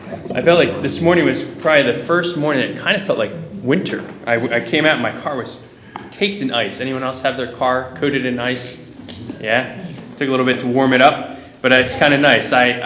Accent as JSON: {"language": "English", "town": "Telford", "region": "Pennsylvania", "country": "United States", "tie": "born or raised there", "said": "I grew up on Ridge Road there in Telford. I was the youngest of four kids"}